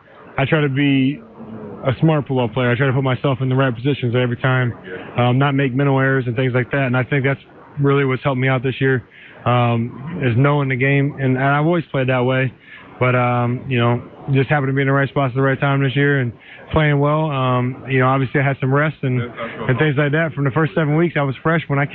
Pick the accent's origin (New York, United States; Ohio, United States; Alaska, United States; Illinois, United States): Ohio, United States; Well, we went back to Ohio, and I was the middle school, my hometown's middle school game was the last game.